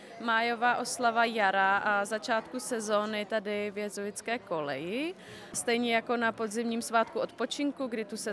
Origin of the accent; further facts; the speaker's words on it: Jičín, Hradec Králové Region, Czechia; now in Prague, Czechia; protože já jsem z Jičína a strašně mi to v Praze chybí